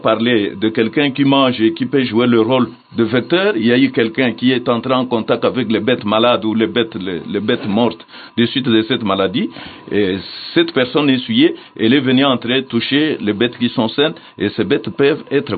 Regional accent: DR Congo; Puisque cette maladie est stationnaire ici chez nous, en RDC.

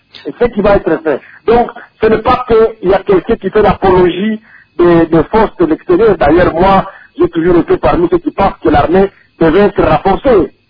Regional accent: DR Congo; en tant que Congolais

